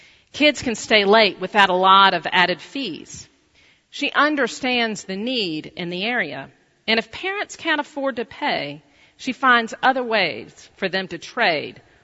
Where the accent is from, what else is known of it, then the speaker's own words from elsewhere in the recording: Louisville, Kentucky, United States; Grommire was a Presbyterian and an entrepreneur in Louisville, my hometown.